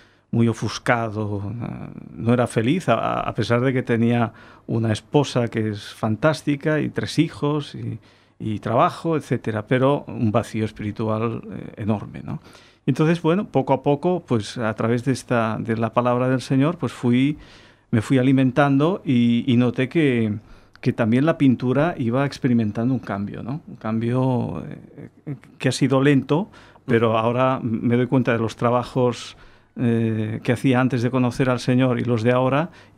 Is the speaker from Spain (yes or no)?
yes; Sant Cugat del Vallès, Catalonia, Spain; Nosotros somos de San Cugat del Vallès